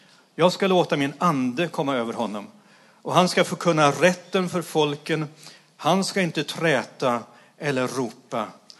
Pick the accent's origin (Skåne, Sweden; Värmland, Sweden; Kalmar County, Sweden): Kalmar County, Sweden; Öland; Precis som den där vintern för några år sedan hemma på Öland.